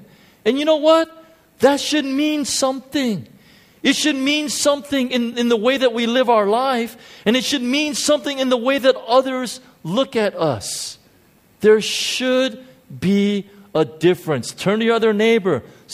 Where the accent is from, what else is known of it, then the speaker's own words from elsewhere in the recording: United States; I'm an American.